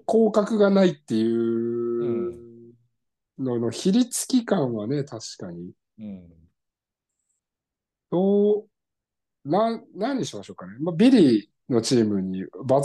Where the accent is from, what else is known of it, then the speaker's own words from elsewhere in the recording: San Diego, California, United States; アメフトと野球がサンディエゴは昔あったんですけど、僕の地元ね、アメリカの。